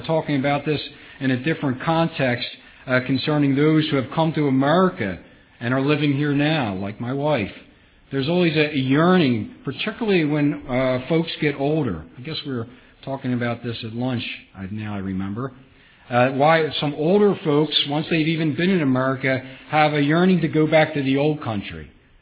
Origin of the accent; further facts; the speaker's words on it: Philadelphia, Pennsylvania, United States; You know, I grew up in Philadelphia, and that's where I was brought up.